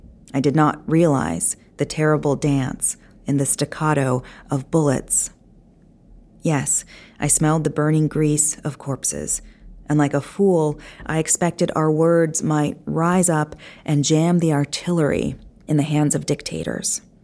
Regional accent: United States; But it was probably the best thing that I could have done as an American

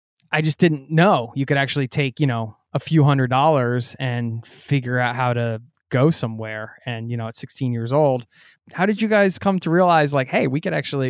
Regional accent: United States; I'm American. I mean, we got plenty of apologies to make too.

